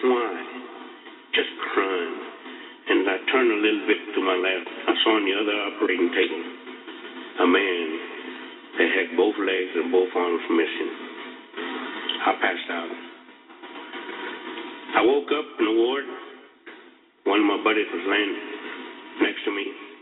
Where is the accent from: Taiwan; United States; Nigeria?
United States; I'm proud of being American, and even prouder.